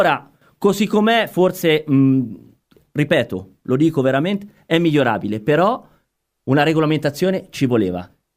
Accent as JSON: {"language": "Italian", "town": "Perugia", "region": "Umbria", "country": "Italy", "moved": "as an adult", "lives_now": "Gualdo Tadino, Italy", "said": "ho 41 anni e sono ben 21 anni che vivo a Gualdo, e quindi ho passato più tempo a Gualdo che a Perugia."}